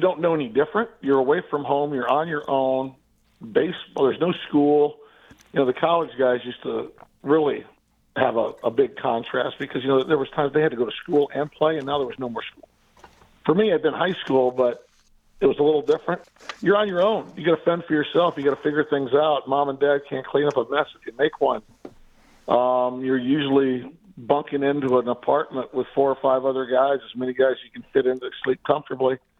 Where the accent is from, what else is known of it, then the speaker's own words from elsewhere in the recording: Merritt Island, Florida, United States; He was from Rockledge. I was from Merritt Island.